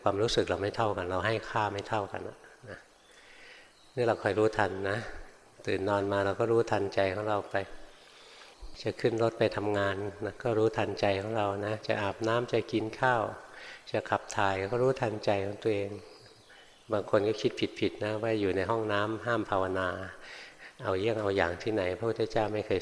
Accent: Bangkok, Thailand; หลวงพ่อเกิดในกรุงเทพโตอยู่ในกรุงเทพเรียนอยู่ในกรุงเทพทำงานในกรุงเทพอยู่ในเมืองมาตลอด

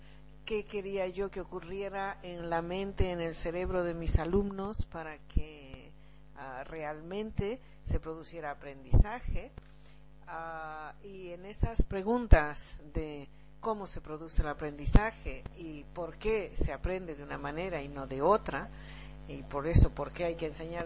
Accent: Tucumán, Argentina; moved away as an adult; Bueno, pues mira, nací muy lejos de aquí. Nací en el norte de Argentina, en Tucumán

